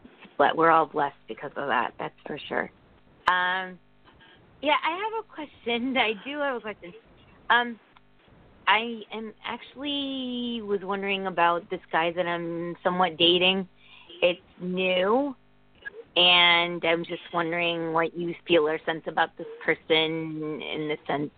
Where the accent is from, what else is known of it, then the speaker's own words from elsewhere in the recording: India; Yes, I'm Indian.